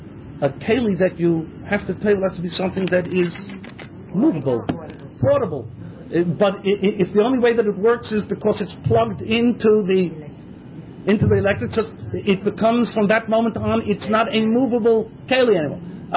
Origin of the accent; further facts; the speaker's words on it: United States; now in Israel; He knew that I was. He knew that I was an Americaner.